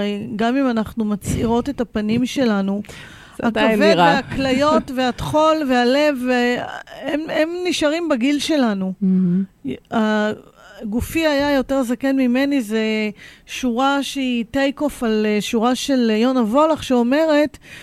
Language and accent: Hebrew; Pardes Katz, Tel Aviv District, Israel; אני גדלתי איתה בבית של סבא וסבתא שלי בפרדס קץ.